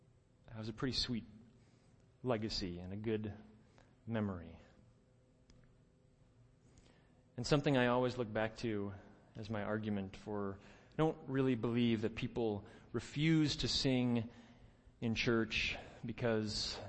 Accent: Chicago, Illinois, United States; I'm a Midwest guy. I grew up in Chicago

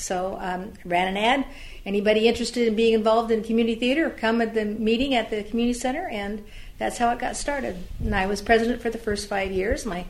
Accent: Albia, Iowa, United States; We were living in Albia, my hometown, taking care of my mom.

